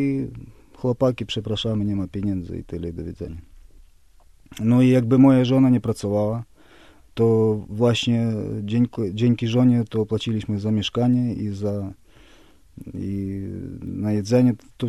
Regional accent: Kamianets-Podilskyi, Khmelnytskyi Oblast, Ukraine; moved away as an adult; now in Wałbrzych, Poland; pochodzę z takiego miasta Kamieńca Podolskiego. Przyjechałem w 2010 roku, przyjechałem do Wałbrzycha, do miasta za Wrocławiem.

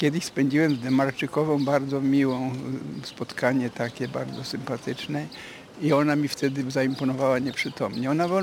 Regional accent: Vilnius, Vilnius County, Lithuania; a ja jestem z Wilna, a mój dziadek jest z Wilna, a mój tata to z Wilna

